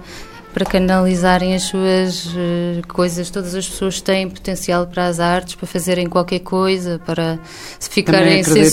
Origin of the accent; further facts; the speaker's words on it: Centro, Portugal; Eu sou da Zona Centro e isto sempre, o agosto, tudo isto não é novo para mim.